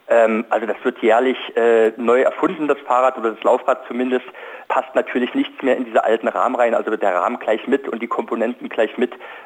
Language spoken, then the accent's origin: German; East Germany, Germany; Ich bin zum Beispiel in der DDR aufgewachsen